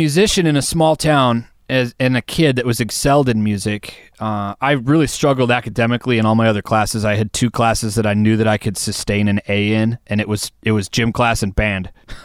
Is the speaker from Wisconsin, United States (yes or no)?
yes; Wisconsin, United States; No, I grew up in Central Wisconsin.